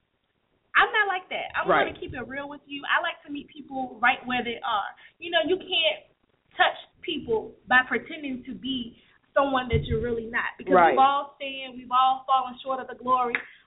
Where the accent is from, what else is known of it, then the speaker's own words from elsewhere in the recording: Virginia, United States; I'm from Virginia, so